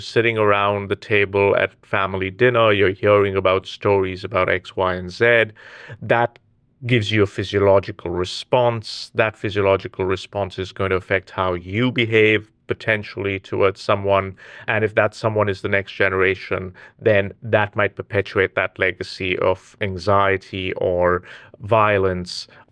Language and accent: English; India; I was raised Catholic